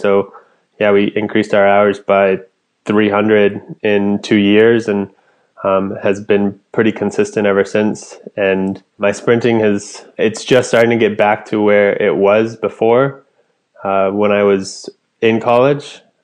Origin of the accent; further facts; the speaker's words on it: Anchorage, Alaska, United States; Where I'm from, Alaska, born and raised in Anchorage. I went to school, college in Fairbanks for 4 years, and I've been training with APU in Anchorage for the past 5 years